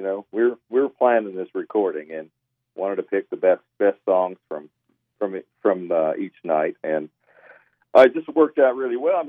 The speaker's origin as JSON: {"language": "English", "region": "Ohio", "country": "United States", "said": "I'm from Northeast Ohio. We're right over in the Rust Belt over there, where all the steel mills, all those things are."}